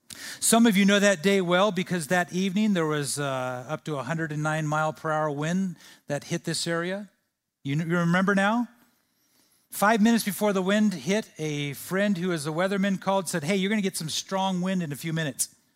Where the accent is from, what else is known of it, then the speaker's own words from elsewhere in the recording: California, United States; You see, I grew up in Central California. And in Central California, there are some giant oak trees.